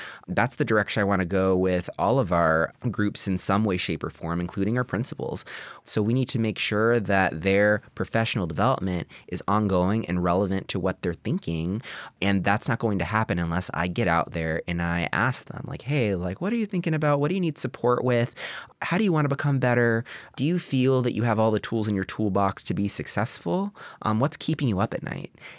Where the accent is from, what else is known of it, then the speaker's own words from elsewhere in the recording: Texas, United States; I'm from Texas.